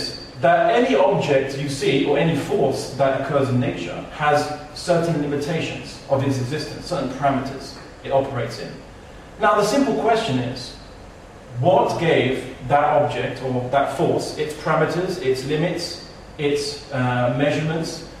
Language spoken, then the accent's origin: English; Portugal; also born or lived in Spain; yes, I am from Spain and Portugal, but don't say I'm Spanish, I'm Portuguese.